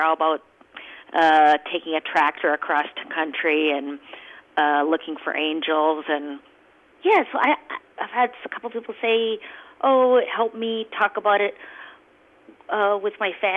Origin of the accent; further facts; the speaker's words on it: Duluth, Minnesota, United States; And then, my husband and I went to my hometown, and we visit Duluth every 3 months or something.